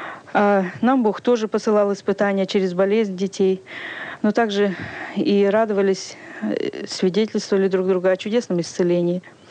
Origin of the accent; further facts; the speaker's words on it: Pavlodar Region, Kazakhstan; Я когда-то жила в детстве в Казахстане, в Павлодарской области.